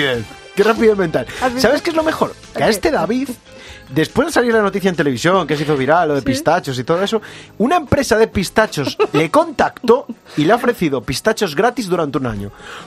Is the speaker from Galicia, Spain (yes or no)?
yes; Santiago de Compostela, Galicia, Spain; Mi tierra, sí.